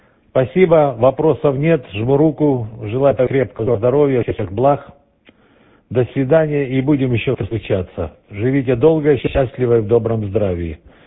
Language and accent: Russian; Berdyansk, Zaporizhzhia Oblast, Ukraine; now in Israel; Я сам из Бердянска, Запорожской области. И сын у меня в Днепропетровске живет.